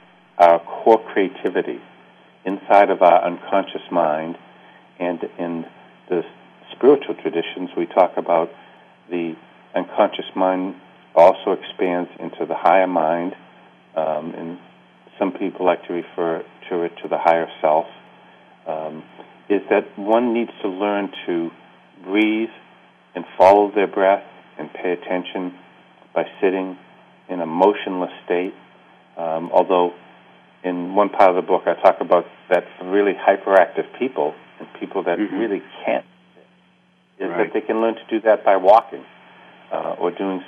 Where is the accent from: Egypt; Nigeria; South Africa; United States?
United States; Boston, Massachusetts; growing up in Harvard Square in Boston and reading books on Zen Buddhism and playing in a band